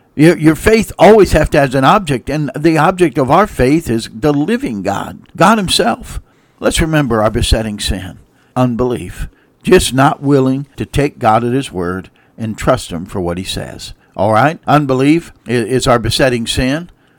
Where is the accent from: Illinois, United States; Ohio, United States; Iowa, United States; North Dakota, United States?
Ohio, United States; Canton; I grew up around the Canton, Ohio area, and of course the Football Hall of Fame.